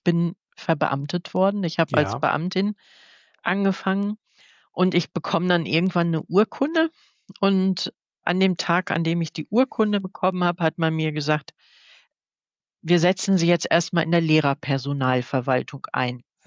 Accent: Wuppertal, North Rhine-Westphalia, Germany; meine Heimatstadt ich komme aus Wuppertal

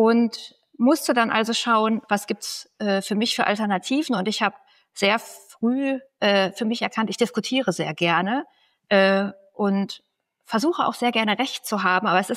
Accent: North Rhine-Westphalia, Germany; now in Berlin, Germany; Ich komme aus Nordrhein-Westfalen und dachte, da habe ich einfach schon sehr viel gesehen.

